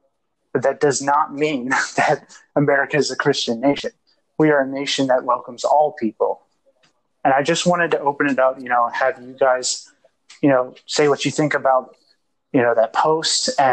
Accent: United States; because as an American, anyone being told that their religion is not okay should hurt you.

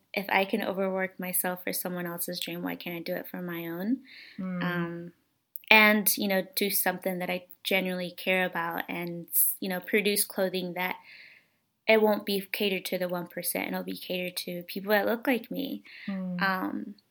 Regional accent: North Carolina, United States; also born or lived in El Salvador; So I was born in El Salvador, but I've been raised in North Carolina my entire life.

